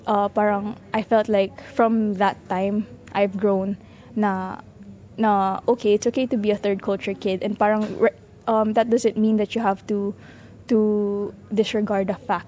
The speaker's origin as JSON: {"language": "English", "country": "Northern Mariana Islands", "also_born_or_lived": "Philippines", "said": "they know I'm the island girl, I'm from Saipan."}